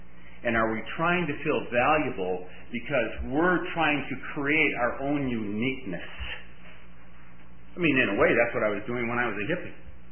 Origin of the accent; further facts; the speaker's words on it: Detroit, Michigan, United States; And, you know, I'm from Detroit, and, you know, that's kind of soul music and soul town